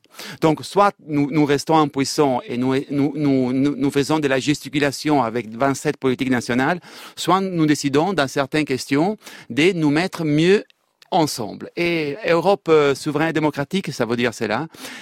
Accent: Italy; en tant qu'Italien, parce que je vois très mal servi les intérêts de mon pays par ces gouvernements

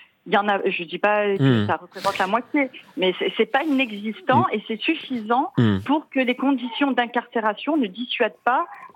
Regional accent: Marseille, Provence-Alpes-Côte d'Azur, France; Alors moi, j'ai grandi à La Cailloule. C'est un quartier populaire collé aux Baumettes, à la maison d'arrêt des Baumettes.

